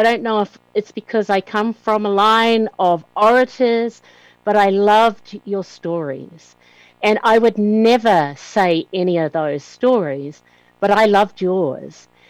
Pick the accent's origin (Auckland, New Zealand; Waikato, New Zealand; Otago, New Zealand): Auckland, New Zealand; come from the tribes of Napui and also Rere Ahua. Where I was born and raised is in Auckland, New Zealand. And my marae is Te Hape.